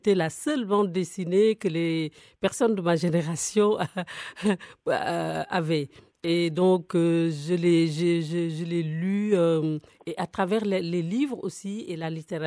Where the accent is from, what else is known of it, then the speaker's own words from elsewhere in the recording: Pikine, Dakar, Senegal; Et la première banlieue, qui est à 18 km de Dakar, c'est Pikine. C'est là où je suis né, c'est là où j'ai grandi.